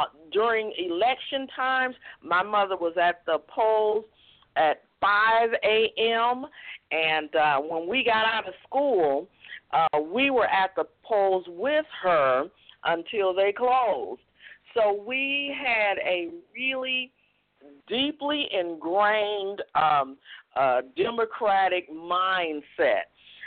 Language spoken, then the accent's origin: English; Chicago, Illinois, United States; We grew up in the Chicago, and during that time we had a very well-known mayor, Richard Daley.